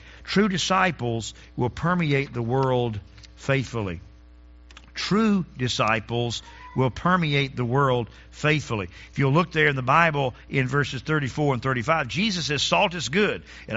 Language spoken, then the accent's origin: English; Eden, North Carolina, United States; in the front yard of where I grew up in Eden, North Carolina.